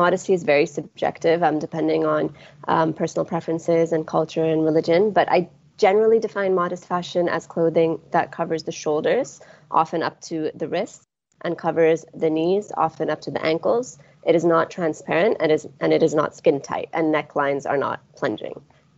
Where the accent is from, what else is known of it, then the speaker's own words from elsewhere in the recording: Pakistan; English is a second language; I'm originally from Pakistan